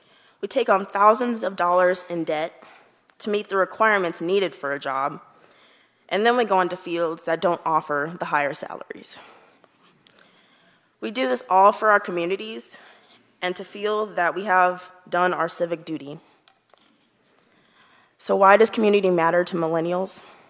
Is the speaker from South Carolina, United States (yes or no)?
no; Cincinnati, Ohio, United States; my hometown of Cincinnati, Ohio